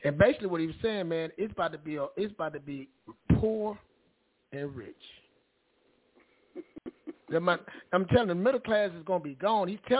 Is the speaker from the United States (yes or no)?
yes; the South, United States; also born or lived in Texas; Like you said, I'm from the South. I grew up in a house. I grew up in my home.